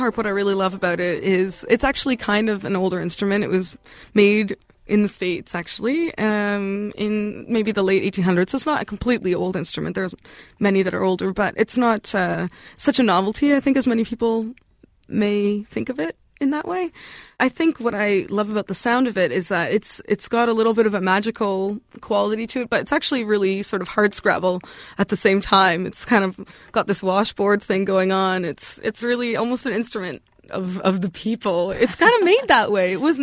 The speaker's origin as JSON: {"language": "English", "country": "Canada", "said": "As a Canadian, I think a lot of people in Canada feel this way."}